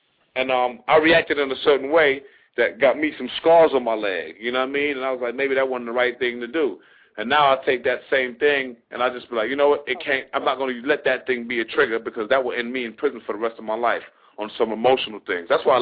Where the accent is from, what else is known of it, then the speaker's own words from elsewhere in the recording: England, United Kingdom; also born or lived in Detroit; now in United States; I remember one time, you know, I was raised in England. I came to America, you know. I lived in Detroit.